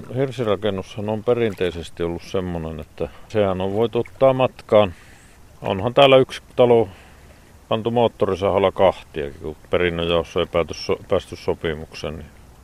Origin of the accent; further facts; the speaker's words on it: Kolari, Lapland, Finland; Minä olen kotoisin tuolta Tornionjokivarasta Kolarin sieppijärveltä.